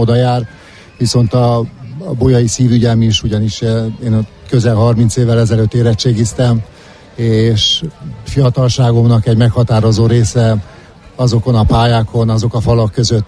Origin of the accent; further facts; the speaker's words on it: Târgu Mureș, Mureș County, Romania; büszke vagyok arra, hogy marosvásárhelyi vagyok